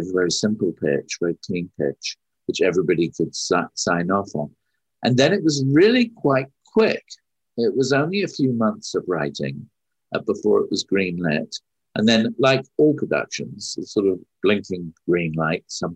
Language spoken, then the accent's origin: English; United Kingdom; Philip didn't know that I was as British as I am.